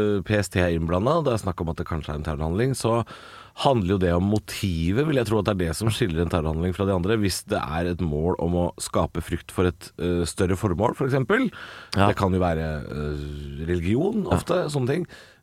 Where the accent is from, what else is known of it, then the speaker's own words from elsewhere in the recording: Drammen, Buskerud, Norway; jeg er jo fra Drammen, som bare er litt steinkast fra Kongsberg